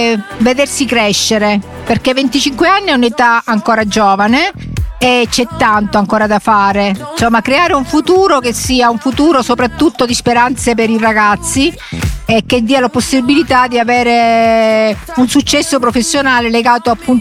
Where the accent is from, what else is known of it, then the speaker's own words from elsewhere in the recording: Aeolian Islands, Sicily, Italy; now in Rome, Italy; Io non sono romana, arrivo dalle Isole Eolie, però Roma mi ha accolta con molto affetto.